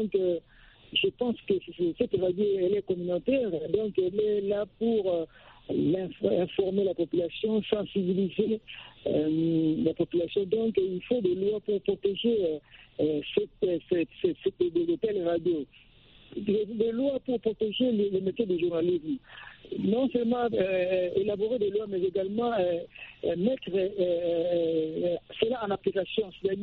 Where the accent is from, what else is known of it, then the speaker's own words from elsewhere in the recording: DR Congo; chez nous, en Air du Congo